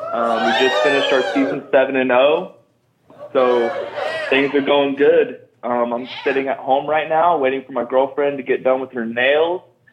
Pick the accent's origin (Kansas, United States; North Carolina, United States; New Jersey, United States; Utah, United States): Kansas, United States; And I'm a barber from Central Kansas.